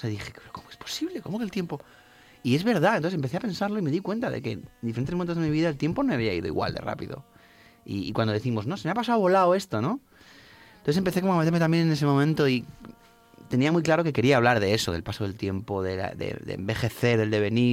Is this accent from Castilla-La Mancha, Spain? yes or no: yes; Albacete, Castilla-La Mancha, Spain; Yo soy de Albacete, ¿vale?